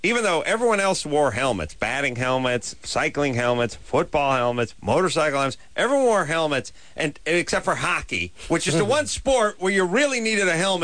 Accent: North Hollywood, California, United States; No, I'm from North Hollywood.

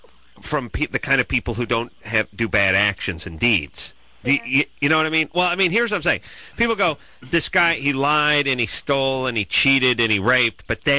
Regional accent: North Hollywood, California, United States; I grew up in North Hollywood, and that's where they film everything.

